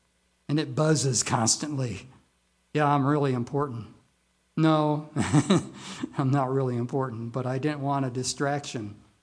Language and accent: English; Midwest, United States; I remember in the Midwest, I grew up in the Midwest. That was BC, before California.